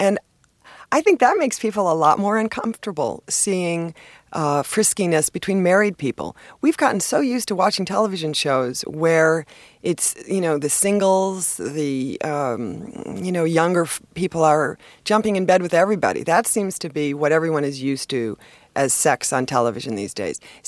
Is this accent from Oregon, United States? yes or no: no; Milwaukee, Wisconsin, United States; Yeah, we had one TV in the house. I grew up in Milwaukee